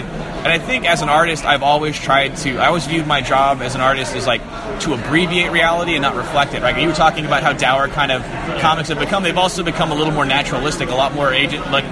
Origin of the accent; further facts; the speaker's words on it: California, United States; but I grew up in Orange County, and we got the Orange County Register as a kid